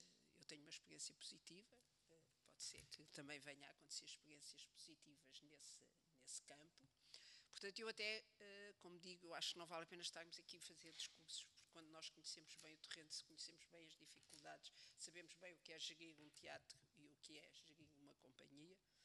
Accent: Caldas da Rainha, Centro, Portugal; na minha casa e na minha terra, nas Caldas da Rainha.

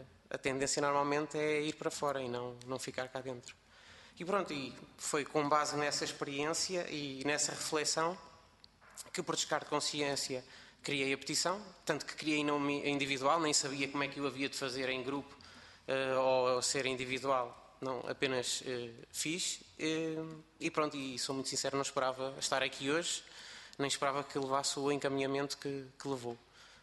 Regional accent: Portugal; eu que sou português, que vivo em Lisboa neste momento há 6 anos

